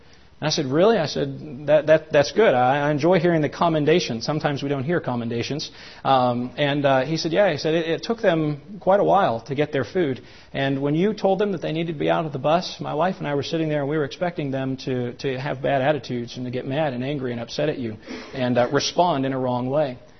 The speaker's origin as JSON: {"language": "English", "region": "Pennsylvania", "country": "United States", "tie": "born or raised there", "said": "Where I grew up in Pennsylvania, my dad and I, we used to do this in the spring."}